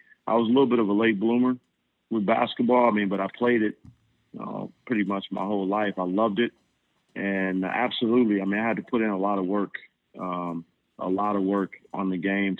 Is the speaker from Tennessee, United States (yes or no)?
no; California, United States; now in Europe; my first NBA team was the Golden State Warriors, which is my hometown.